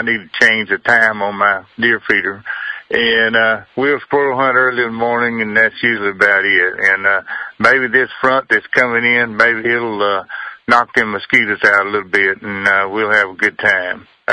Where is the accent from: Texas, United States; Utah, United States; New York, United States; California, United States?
Texas, United States; And I'm from East Texas over there where we hunt.